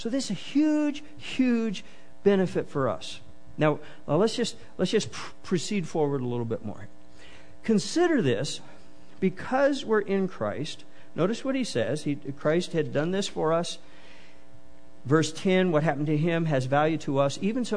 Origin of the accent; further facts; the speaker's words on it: Kansas, United States; It doesn't really matter that I came from Kansas, except I had a really nice mother.